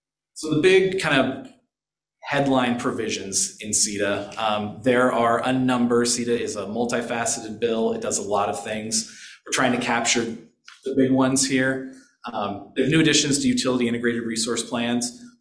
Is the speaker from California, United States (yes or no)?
no; Washington, United States; I grew up in the Wenatchee Valley.